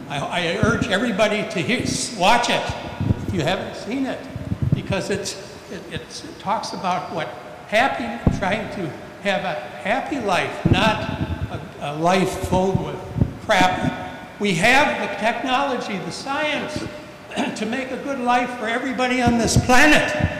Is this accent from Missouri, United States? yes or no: no; South Milwaukee, Wisconsin, United States; I'm from South Milwaukee, but I grew up with my grand folks who lived through the Depression